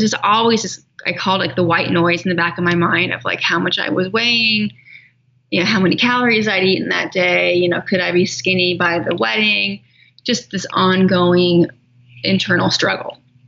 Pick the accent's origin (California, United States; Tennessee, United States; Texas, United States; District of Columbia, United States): California, United States; I grew up in California where I was pretty athletic, you know, always outside.